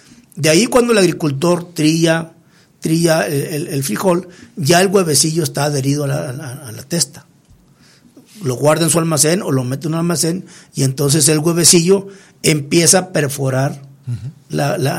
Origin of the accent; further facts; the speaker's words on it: Mexico; Mientras que en México se tiene que cortar el frijol, ya sea con máquina o a mano, trillar. Pero en México no usamos